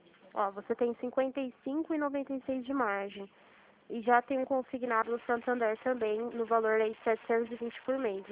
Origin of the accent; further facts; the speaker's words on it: Limeira, São Paulo, Brazil; Eu sou de Limeira, São Paulo.